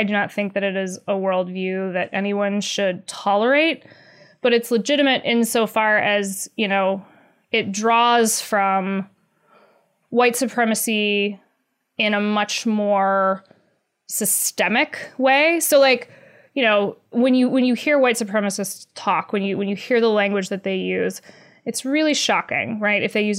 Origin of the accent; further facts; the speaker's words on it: the South, United States; like I grew up in the South, as did you.